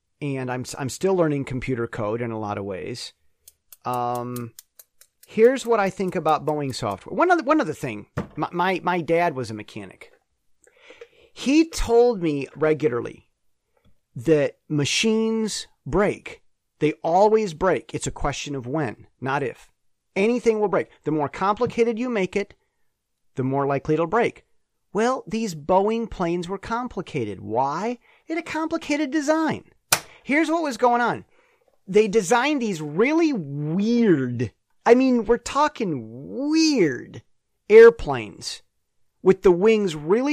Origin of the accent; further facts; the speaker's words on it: United States; now in Taiwan; See, as an American who's lived in Taiwan for 10 years, I have something to say about this.